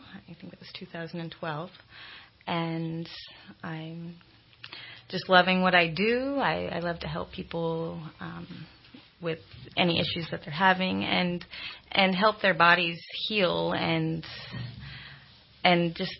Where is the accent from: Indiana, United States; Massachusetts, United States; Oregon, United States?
Oregon, United States; Eugene; now in Redding, United States; I'm from Eugene, Oregon. I grew up in Eugene until the age of 18. Traveled a little bit along the Sierra Nevadas. Took some time. Ended up in Redding about 1999. I've been here ever since.